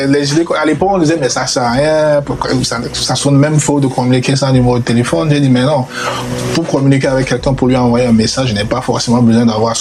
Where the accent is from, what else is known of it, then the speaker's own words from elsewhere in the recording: Cameroon; je suis Camerounais. Il faut bien que j'essaie quelque chose au Cameroun.